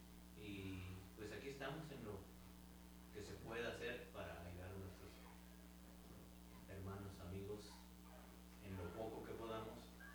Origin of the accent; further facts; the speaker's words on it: Mexico; moved away; Soy originario de México. Avecindado por aquí hace ya casi 10 años